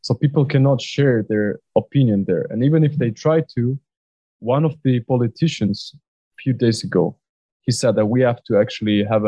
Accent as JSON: {"language": "English", "country": "Russia", "tie": "born there", "second_language": "English", "said": "I'm proud to say that I'm Russian and I was born in Russia because that's my country."}